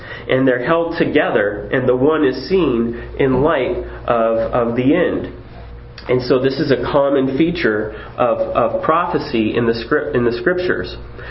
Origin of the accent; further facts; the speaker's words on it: Washington, United States; growing up in Washington, we'd see the mountains against the skyline all the time.